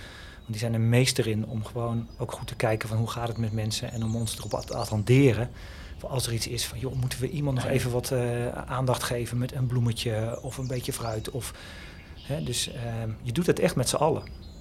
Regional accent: Rhenen, Utrecht, Netherlands; Ik kom uit Renen, best wel een beschermd milieu en waar je wel of niet bij het groepje hoorde.

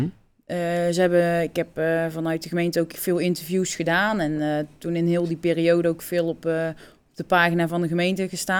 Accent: 's-Hertogenbosch, North Brabant, Netherlands; Maar ik ben geen Tilburger, hè?

